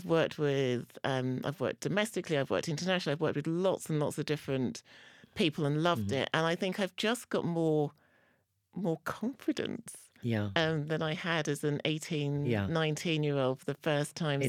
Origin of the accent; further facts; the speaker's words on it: London, United Kingdom; when I grew up in East London, it was pretty multicultural, mm-hmm. and was becoming increasingly multicultural.